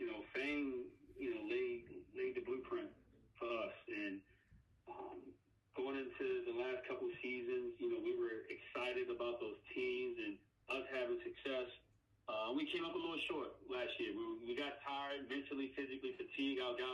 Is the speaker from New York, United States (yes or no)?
no; Baltimore, Maryland, United States; I remember watching that game. I mean, I grew